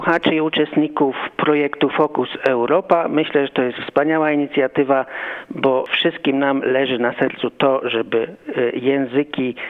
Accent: Poland; now in Graz, Austria; Und ich weiß zum Beispiel von meinem Heimatland Polen, da haben sich Kulturinstitute zusammengetan

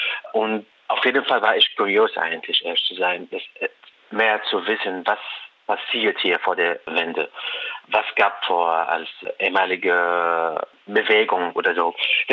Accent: Syria; German is a second language; now in Germany; Und als Syrer und Syrerin hier

